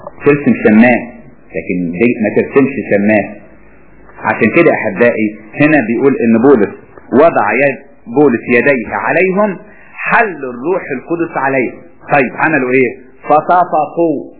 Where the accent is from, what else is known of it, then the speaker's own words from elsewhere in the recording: Egypt; ما انا دلوقتي مصري بتكلم لغه عربيه